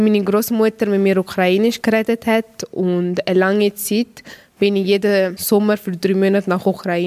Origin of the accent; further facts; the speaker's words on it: Italy; now in Switzerland; Für mich ist auf emotionaler Ebene sicher Italien, weil ich dort meinen Charakter kennengelernt und entwickelt habe und auch die prägendsten Momente erlebt habe. Jedoch ist die Schweiz für mich auch eine Heimat, aber auf einer Alltag- und gesellschaftlichen Ebene